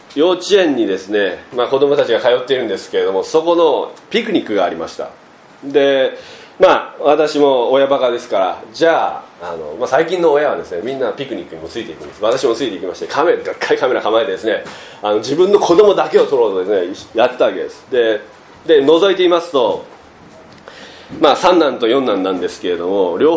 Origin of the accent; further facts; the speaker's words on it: Kagoshima, Japan; 鹿児島から参りました